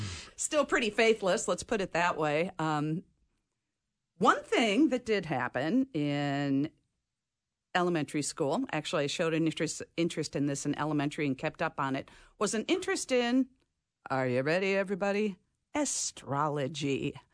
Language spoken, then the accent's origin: English; South Bend, Indiana, United States; I grew up in South Bend, Indiana, which is many of the families in the neighborhood were Catholic